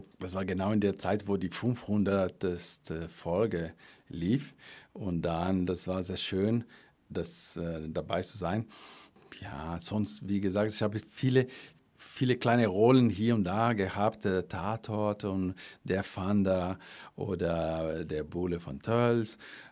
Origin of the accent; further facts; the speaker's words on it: Brazil; German is a second language; now in Germany; Ich komme aus Brasilien, ich bin kein Deutscher.